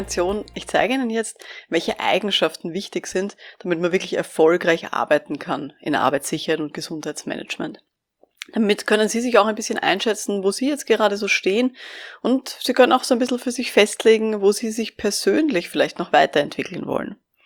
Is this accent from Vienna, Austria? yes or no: yes; Vienna, Austria; ich bin ja aus Wien